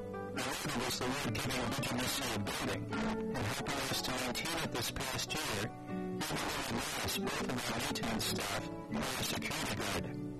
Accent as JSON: {"language": "English", "town": "Chicago", "region": "Illinois", "country": "United States", "tie": "born or raised there", "said": "My father is from Hawaii, my mother is Filipino, and I grew up in Chicago."}